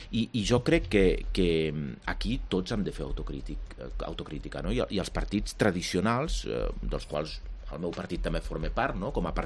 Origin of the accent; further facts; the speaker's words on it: Andorra; nosaltres, com a andorrans, ara tenim enormes restriccions per operar en el mercat interior europeu